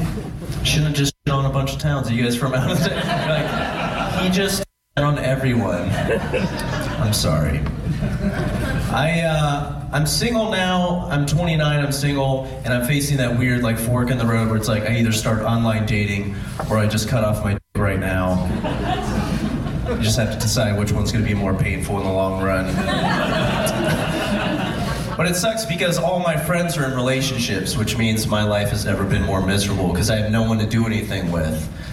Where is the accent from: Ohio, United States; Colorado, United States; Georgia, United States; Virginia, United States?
Ohio, United States; Cincinnati; now in Portland, United States; I'm not from Portland originally. I'm from Cincinnati, Ohio, but I've been here for about 4 years.